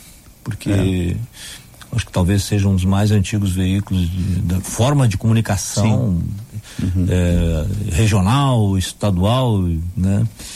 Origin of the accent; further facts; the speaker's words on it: Caçapava do Sul, Rio Grande do Sul, Brazil; eu sou do interior, minha terra é Caçapava do Sul.